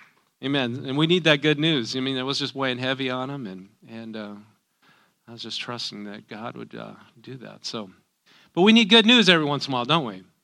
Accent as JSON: {"language": "English", "region": "North Dakota", "country": "United States", "tie": "born or raised there", "said": "my mom was that Norwegian, and growing up in North Dakota, you also have those Norwegian things"}